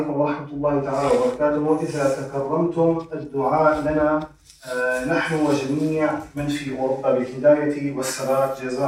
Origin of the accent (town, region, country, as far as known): Syria